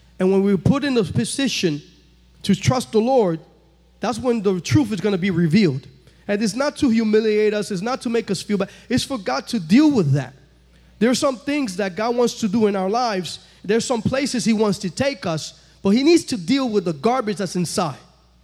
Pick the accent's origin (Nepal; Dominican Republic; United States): Dominican Republic; born there; English is a second language; I was born in the Dominican Republic.